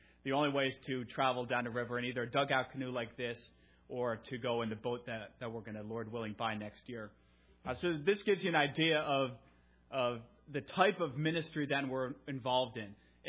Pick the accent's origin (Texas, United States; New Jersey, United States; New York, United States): New Jersey, United States; We're from New Jersey. That's our home state. Melissa and I both grew up there